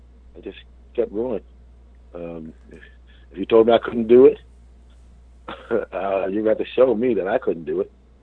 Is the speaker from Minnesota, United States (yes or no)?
no; Kansas, United States; To be recognized by my hometown, my home state, it's a great honor. It's a great honor because I feel proud. I'm proud that I came from Kansas.